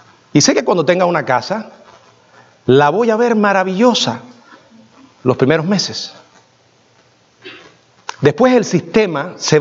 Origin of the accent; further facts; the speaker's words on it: Cuba; Y le hablo de Cuba porque es mi tierra y sé lo que está viviendo esa tierra.